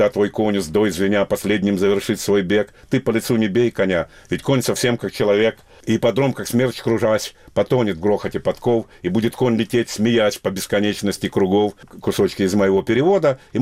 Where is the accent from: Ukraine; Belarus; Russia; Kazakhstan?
Ukraine; Kharkiv, Kharkiv Oblast; Я говорю: да вот, я приехал из Харькова, вот, почти студент, но уже не студент.